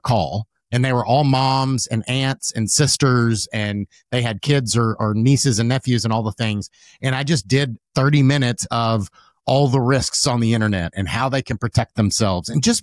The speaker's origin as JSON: {"language": "English", "region": "the South", "country": "United States", "tie": "born or raised there", "said": "as a man growing up in the South and the way I was raised"}